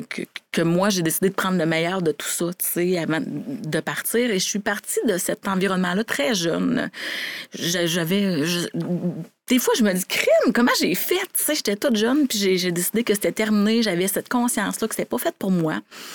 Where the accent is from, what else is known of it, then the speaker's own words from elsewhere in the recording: Amqui, Quebec, Canada; Ben, je viens d'Amqui.